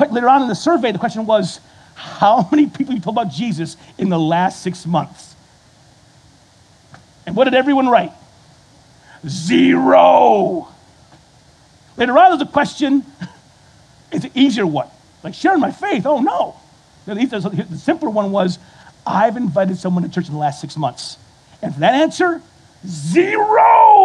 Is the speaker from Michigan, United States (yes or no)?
yes; Flint, Michigan, United States; Like, I come from Flint. You never give your name to the cops when you're in Flint. Never.